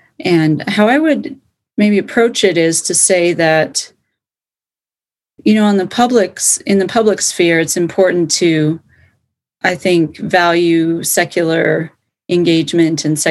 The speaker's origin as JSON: {"language": "English", "town": "Denver", "region": "Colorado", "country": "United States", "tie": "born or raised there", "said": "So I grew up in Denver and was raised in the Mennonite tradition, which is a pretty traditional denomination within the Christian tradition."}